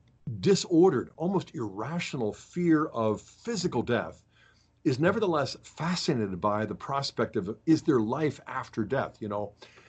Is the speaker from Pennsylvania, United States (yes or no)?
yes; Pittsburgh, Pennsylvania, United States; I was raised in Pittsburgh, and that's where the first of the zombie movies was filmed